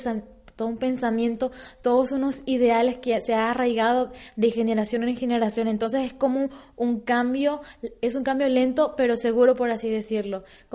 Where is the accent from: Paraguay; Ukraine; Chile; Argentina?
Paraguay; Sí, así mismo vengo de Paraguay, un país un poco lejano y un país muy pequeño, pero con necesidades grandes.